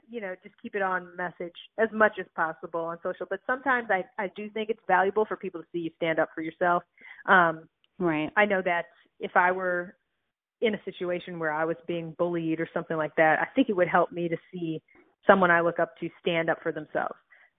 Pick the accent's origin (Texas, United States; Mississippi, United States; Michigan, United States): Michigan, United States; born or raised there